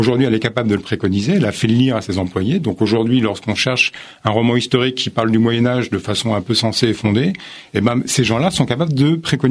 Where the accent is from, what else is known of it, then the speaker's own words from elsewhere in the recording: Île-de-France, France; also born or lived in Saint-Germain-en-Laye; Né à Saint-Germain, j'ai grandi en banlieue dans les Yvelines. Et en fait, je travaillais sur Paris dans le 19e, donc j'ai habité Paris un temps, hein, comme la plupart des franciliens.